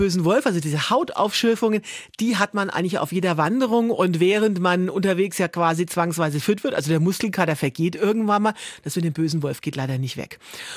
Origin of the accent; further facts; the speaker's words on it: Berlin, Germany; ich komme ja aus Berlin.